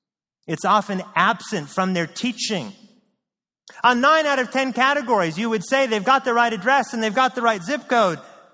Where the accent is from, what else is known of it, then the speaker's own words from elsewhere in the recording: Oregon, United States; I grew up in Oregon, by the way, a huge, huge Mormon territory.